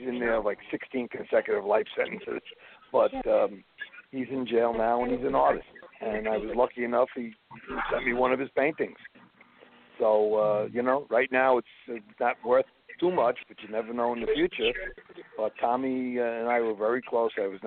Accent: Brooklyn, New York, United States; I come from Brooklyn. I'm in Bensonhurst, which, as many people know, it's the home of organized crime.

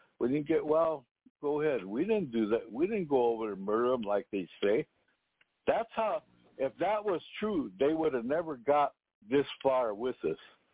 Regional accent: United States; racist on us Indians.

